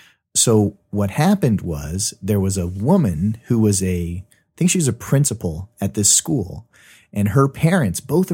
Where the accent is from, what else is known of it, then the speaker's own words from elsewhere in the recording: Coronado, California, United States; born there; also born or lived in Wisconsin; so I was born in the Naval Hospital in Coronado in San Diego. And I lived there for literally 2 weeks and my parents uprooted and we moved to Wisconsin